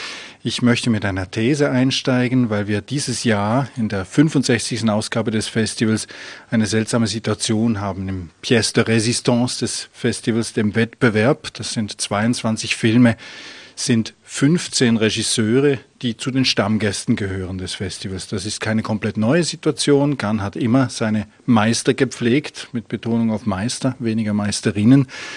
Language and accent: German; Switzerland